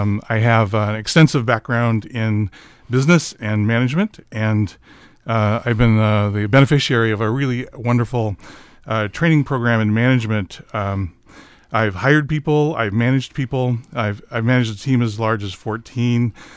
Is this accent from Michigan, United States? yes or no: no; Dallas, Oregon, United States; born there; I was born in Dallas, Oregon, down by Salem.